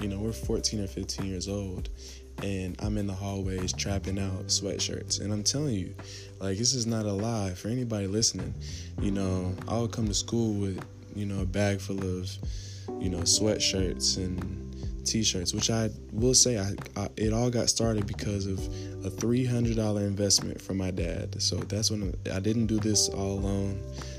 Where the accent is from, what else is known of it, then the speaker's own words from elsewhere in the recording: Lexington, Kentucky, United States; I am from Lexington, Kentucky. I was born and raised in Lexington.